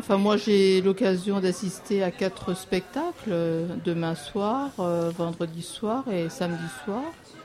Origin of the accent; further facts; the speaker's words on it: Metz, Grand Est, France; Je viens de Metz.